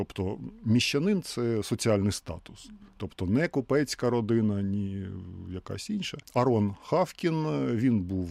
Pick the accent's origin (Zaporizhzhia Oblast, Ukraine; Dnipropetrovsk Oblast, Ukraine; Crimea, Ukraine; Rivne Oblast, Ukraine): Zaporizhzhia Oblast, Ukraine; Berdiansk; born there; moved away as an adult; now in Kyiv, Ukraine; Оскільки тільки через повномасштабне вторгнення я виїхав з Бердянська і вже 3,5 роки в Києві, а до того і я народився в Бердянську, і мої предки багато поколінь.